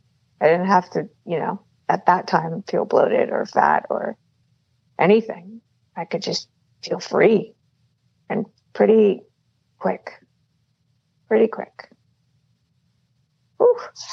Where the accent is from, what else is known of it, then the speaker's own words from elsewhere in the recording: Los Angeles, California, United States; also born or lived in New York City; I was born in New York City, and at 6 months of age, I moved to Los Angeles, California. I say that because those are two big cities.